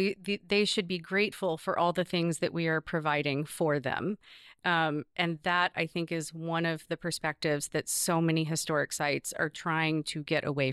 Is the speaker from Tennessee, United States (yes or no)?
yes; Tennessee, United States; I grew up in the South, grew up visiting Bellmead and the Hermitage on field trips as a kid, knew about slavery.